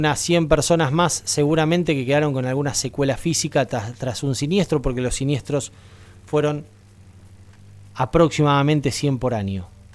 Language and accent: Spanish; Argentina; Y yo también soy argentino, y yo a mi país y a mi camiseta no la cambio por nada.